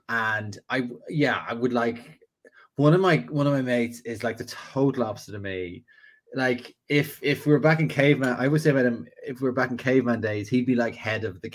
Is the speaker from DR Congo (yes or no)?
no; Dalkey, Leinster, Ireland; I'm from Dorky.